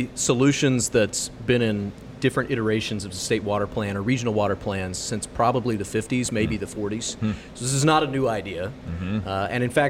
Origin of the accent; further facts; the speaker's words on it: Tyler, Texas, United States; And I can say that as an East Texan.